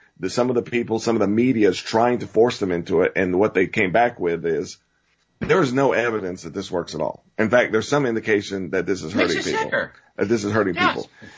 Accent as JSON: {"language": "English", "region": "the South", "country": "United States", "tie": "born or raised there", "said": "40 years ago in the South, I grew up in the South, the attitude was a lot different."}